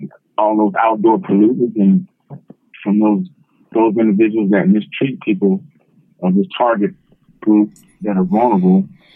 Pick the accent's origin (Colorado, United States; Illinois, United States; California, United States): California, United States; Oakland; now in Ione, United States; I'm from West Oakland, California. I've been incarcerated since I was 19, January 1986.